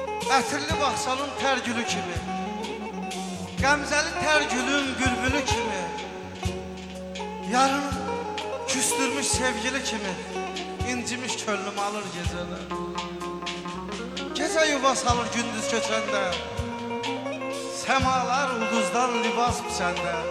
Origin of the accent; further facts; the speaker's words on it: Karabakh, Azerbaijan; Biz bugün hamımız Qarabağlıyıq.